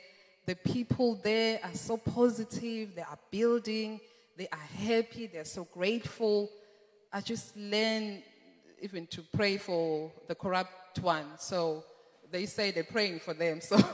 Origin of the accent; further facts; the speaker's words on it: Zimbabwe; But I'm coming from Zimbabwe, and it's just amazing.